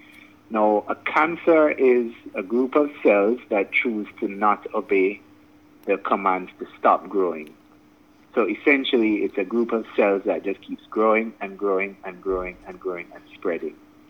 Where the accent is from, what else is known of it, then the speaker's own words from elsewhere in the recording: Antigua & Barbuda; born there; also born or lived in Jamaica; Well, I was born in Antigua. I lived in Jamaica for the past 15 years. I did all of my training and work in Jamaica, and I've recently returned to Antigua.